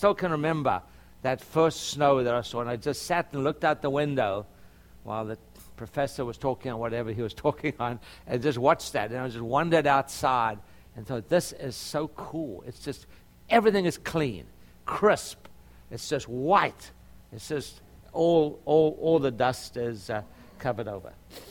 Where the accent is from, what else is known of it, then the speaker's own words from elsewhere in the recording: Durban, KwaZulu-Natal, South Africa; I grew up in South Africa, and we in the city of Durban, where I grew up, which is climate was pretty much like Orlando.